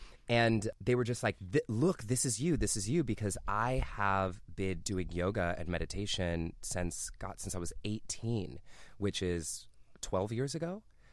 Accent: Pittsburgh, Pennsylvania, United States; I have so many amazing things that came into my life from growing up in Pittsburgh. Like, it's one of the most diverse cities in all of the United States.

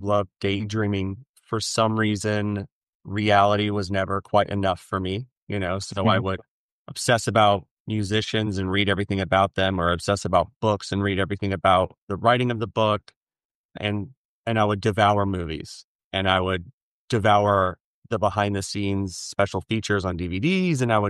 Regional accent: Rogers, Arkansas, United States; But growing up in Rogers, Arkansas in the early 2000s and 2010s, there was no clear pathway on how to get into filmmaking.

